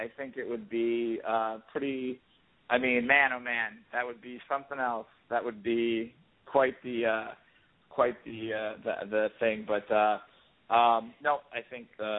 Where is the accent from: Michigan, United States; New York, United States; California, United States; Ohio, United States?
New York, United States; bro, I'm from New York.